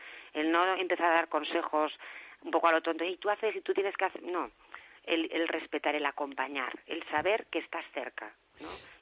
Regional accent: Huesca, Aragon, Spain; Yo, por ejemplo, soy de Huesca

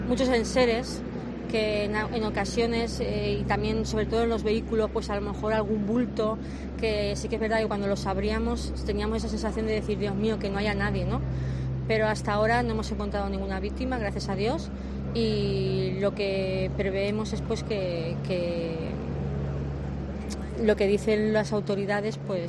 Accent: Spain; valorar a nuestro país, nuestra bandera, valorar y estar orgullosos de lo que somos españoles

